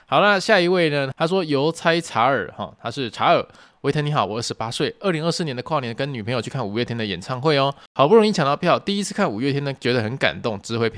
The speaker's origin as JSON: {"language": "Chinese", "region": "Tainan", "country": "Taiwan", "said": "我身为台南人，我很骄傲我住在台南，就是我蛮喜欢这个城市的步调"}